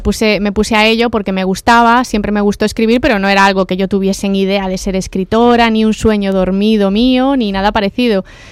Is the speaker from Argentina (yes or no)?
no; Galicia, Spain; yo soy gallega, adoro Galicia, pero también tengo una segunda patria, que es Cantabria, porque he ido mucho de pequeña, mi padre es de allí, tengo familia allí